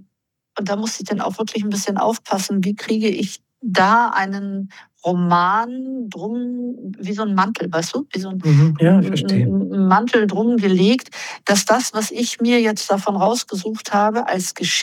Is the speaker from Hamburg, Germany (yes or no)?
yes; Hamburg, Germany; Sondern erstens bin ich ja selber Hamburgerin. Zweitens die 62er Flut, ich wurde da geboren.